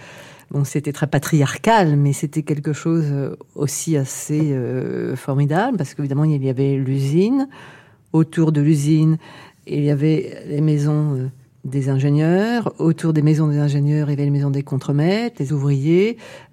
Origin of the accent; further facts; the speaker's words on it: Metz, Grand Est, France; born there; et moi, je suis née à Metz